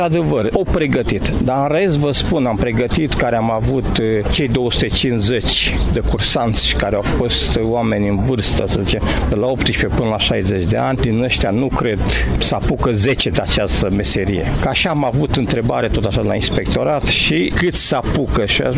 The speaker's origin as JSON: {"language": "Romanian", "town": "Băbeni", "region": "Vâlcea County", "country": "Romania", "said": "sunt din orașul Bobeni, în județul Vâlcea."}